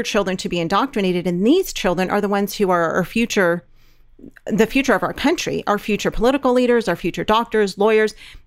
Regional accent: California, United States; We're from California, and I literally cannot wrap my mind around the things that are being taught to these children.

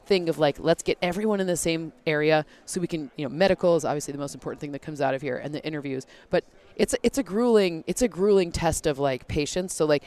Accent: Michigan, United States; Full disclosure, I'm from Michigan.

